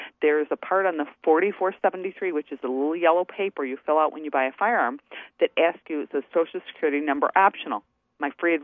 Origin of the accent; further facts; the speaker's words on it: New Hampshire, United States; Okay, so I'm from New Hampshire, and I'm in a Florida gun store.